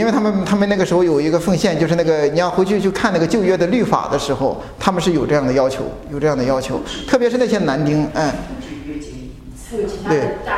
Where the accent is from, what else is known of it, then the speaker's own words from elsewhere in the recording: China; 我们中国人也怎么样，也敲锣打鼓的